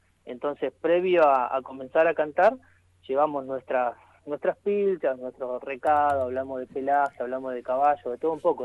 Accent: Villa Regina, Río Negro, Argentina; now in General Roca, Argentina; Sí, yo soy de Villa Regina, nací en Villa Regina.

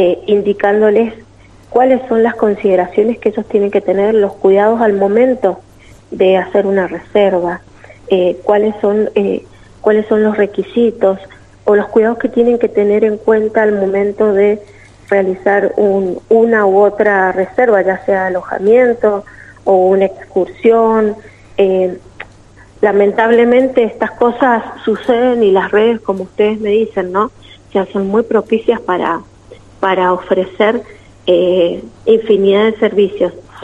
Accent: Mendoza, Argentina; nosotros como mendocinos

